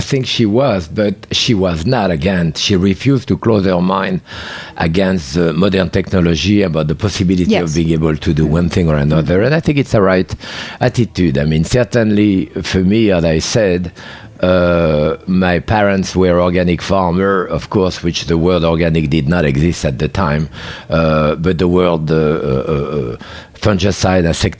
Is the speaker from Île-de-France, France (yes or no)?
no; Bourg-en-Bresse, Auvergne-Rhône-Alpes, France; because I came from Bourg-en-Bresse, the chicken of Brest in France